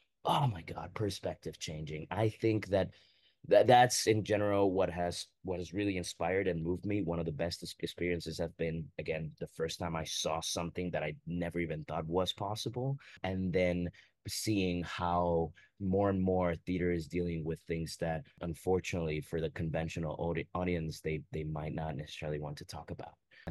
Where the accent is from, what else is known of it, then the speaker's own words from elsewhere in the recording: Costa Rica; now in New York, United States; I'm from Costa Rica. I was born and raised there.